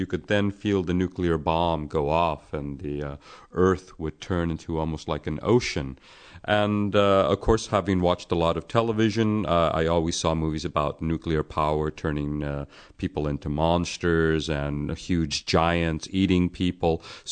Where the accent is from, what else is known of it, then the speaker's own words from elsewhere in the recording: Las Vegas, Nevada, United States; born there; I was born in Las Vegas, Nevada, which is owned by the military.